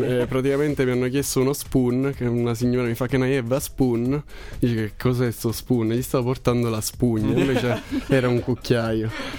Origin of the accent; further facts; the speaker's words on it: Southern Italy, Italy; Io essendo terrone preferisco il caldo e il mare, essere onesti.